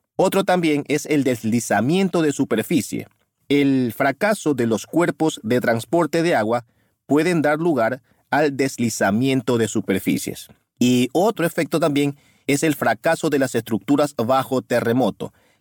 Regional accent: Ecuador; puesto que soy ecuatoriano

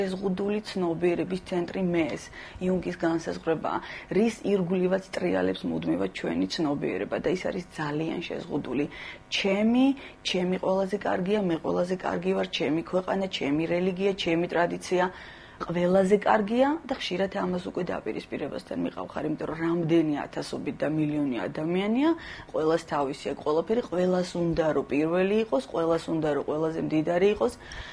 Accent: East Georgia, Georgia; არ ვიცი, აი მე მაინც აღმოსავლეთიდან მოვდივარ და ესე ვამბობ

